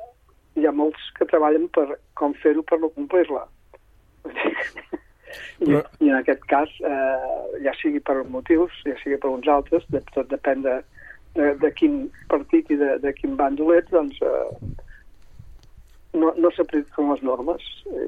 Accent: Catalonia, Spain; la gent entengui que si som catalans és perquè històricament hem parlat el català

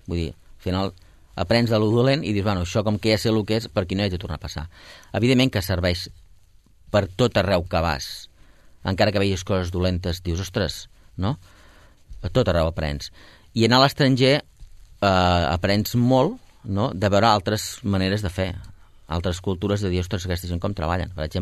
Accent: Catalonia, Spain; No sé què ens passa, però bueno, suposo que som els catalans.

